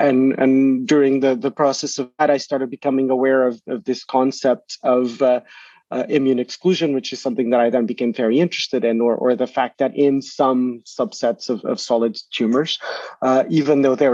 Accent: Portugal; moved away as an adult; now in United Kingdom; I'm originally from Portugal, and I did my PhD at the University of Cambridge here in the UK, which is where I'm based now.

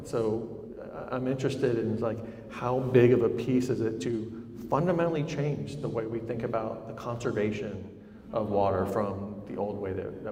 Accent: Seffner, Florida, United States; I grew up in East Central, Hillsborough, and not as much. I was in the part of Sefner that didn't have so much St. Augustine grass

